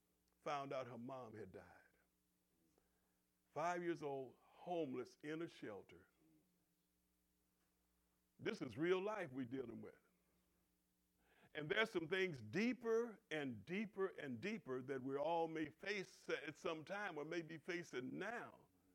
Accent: Oklahoma, United States; growing up in Oklahoma, you know, my mother raised us and my dad was nowhere around.

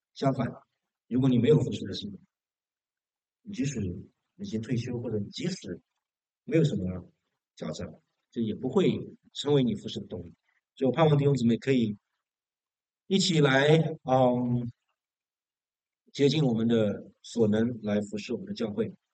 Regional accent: China; 这在我们中国人的文化里面是不太怎么说呢？不太合适的

